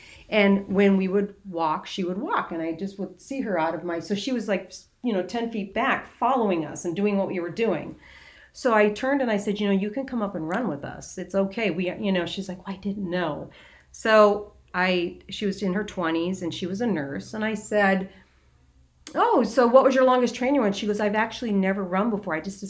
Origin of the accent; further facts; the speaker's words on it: Fargo, North Dakota, United States; also born or lived in Moorhead, Minnesota; growing up in the Fargo, Moorhead, Minnesota, Fargo, North Dakota area, Duluth was always for whatever reason, it was a place people wanted to go.